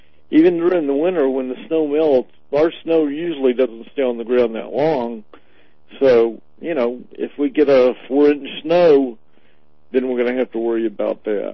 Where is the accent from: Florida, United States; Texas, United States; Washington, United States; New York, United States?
Florida, United States; Tampa; I grew up in Tampa, and we started to see flooding down in Tampa just with thunderstorms.